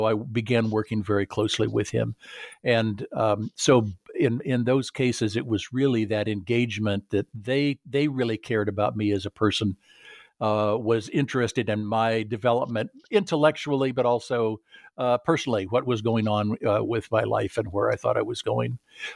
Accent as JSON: {"language": "English", "region": "California", "country": "United States", "tie": "born or raised there", "said": "I grew up in Southern California was the son of an engineer."}